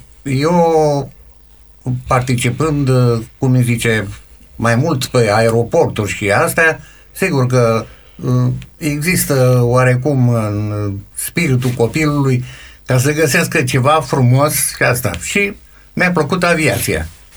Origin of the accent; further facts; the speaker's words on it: Roman, Neamț County, Romania; also born or lived in Iași; Sunt născut în orașul Iași. De fel, am locuit în Roman.